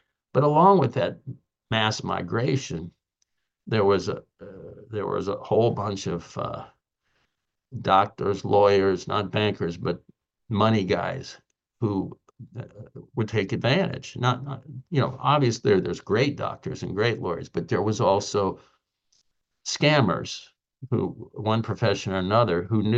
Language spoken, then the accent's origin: English; Florida, United States; It's changed so much that it's unrecognizable, at least where I grew up down in South Florida.